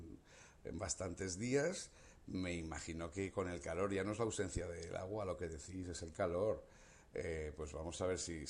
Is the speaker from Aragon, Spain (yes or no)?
yes; Huesca, Aragon, Spain; las fiestas de mi tierra, de mi Huesca